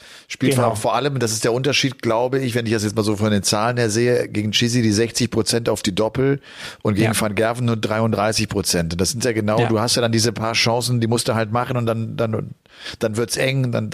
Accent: North Rhine-Westphalia, Germany; jetzt komme ich aus dem Kölner Raum

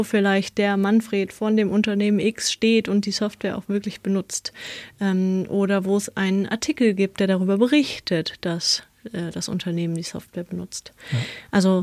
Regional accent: Cologne, North Rhine-Westphalia, Germany; SCHCH-Fehler, man merkt, ich bin Kölnerin.

